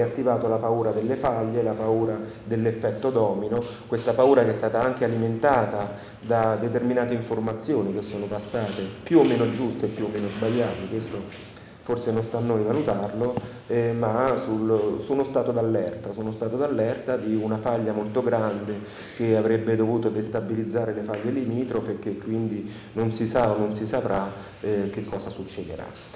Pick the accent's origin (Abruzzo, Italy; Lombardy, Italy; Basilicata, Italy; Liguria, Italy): Abruzzo, Italy; L'Aquila; In passato io da aquilano, perché sono di origine aquilana e ho avuto l'esperienza dei primi 9 mesi in tenda appena laureato, ho fatto il tirocinio lì.